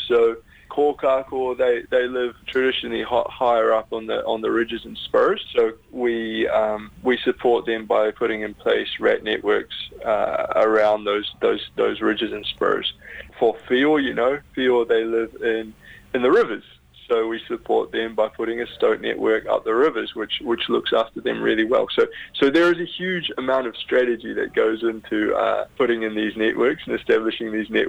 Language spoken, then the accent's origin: English; Gisborne, New Zealand; I come from Gisborne, so it's just over the hill.